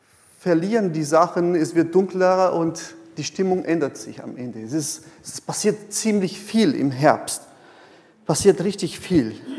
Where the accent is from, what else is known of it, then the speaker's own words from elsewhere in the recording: Brazil; German is a second language; now in Germany; Aber das war so als Brasilianer mein erster Gedanke so in den ersten Monaten hier.